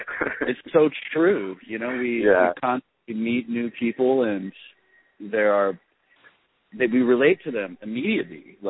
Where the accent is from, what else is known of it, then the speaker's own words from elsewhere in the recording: United States; I mean, as an American, it's difficult to, like, really stay on top of things.